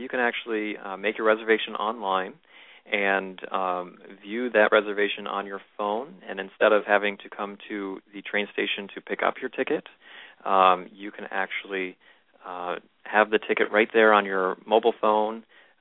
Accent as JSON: {"language": "English", "region": "New York", "country": "United States", "said": "I'm actually from the Thousand Islands region."}